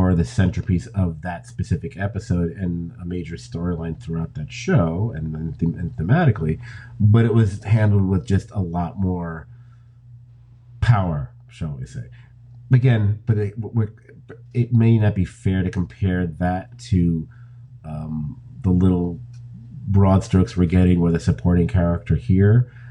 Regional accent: New York City, New York, United States; being a New Yorker, I was very familiar with the case.

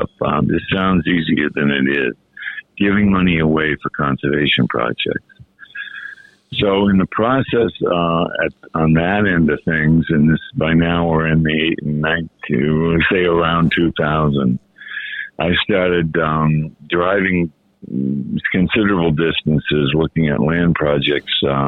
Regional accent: Melrose, Massachusetts, United States; Well, I grew up in Melrose, which at the time, which was the mid-50s, was morphing from partly a farm community into an absolute part of the belt of suburbia.

